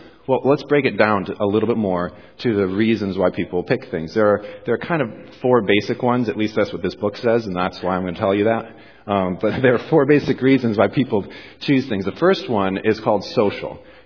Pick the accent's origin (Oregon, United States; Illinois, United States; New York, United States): New York, United States; Johnson City; Well, I grew up here in Johnson City. Well, not here. Over there in Johnson City.